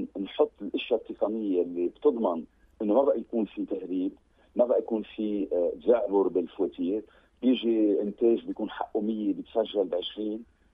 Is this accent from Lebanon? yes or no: yes; Lebanon; نحن لبنانيين